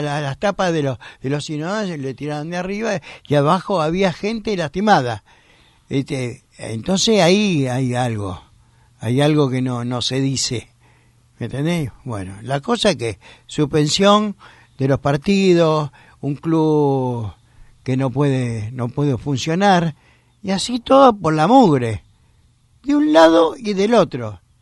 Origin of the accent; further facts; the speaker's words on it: Buenos Aires, Argentina; camino en la calle como buen porteño, y yo veo en cada rincón de mi ciudad mucha gente